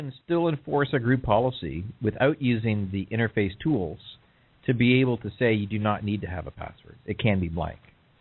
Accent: Canada; I need to be polite because we're Canadian. We're going to keep on saying sorry to each other, right?

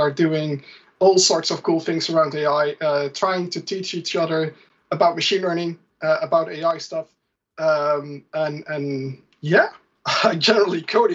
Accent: Netherlands; English is a second language; I'm from the Netherlands.

